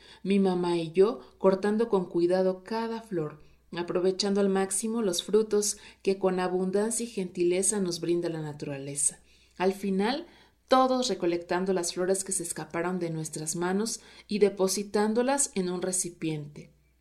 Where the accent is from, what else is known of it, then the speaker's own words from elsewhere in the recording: Tuxtla Gutiérrez, Chiapas, Mexico; Para quienes somos originarios de Tuxtla Gutiérrez, quizás sí es común.